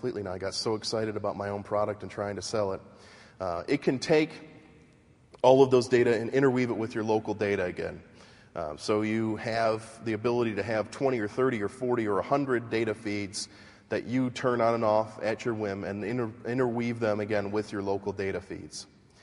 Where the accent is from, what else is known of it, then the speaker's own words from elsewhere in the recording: Detroit, Michigan, United States; I'm from Detroit and my family all worked for Ford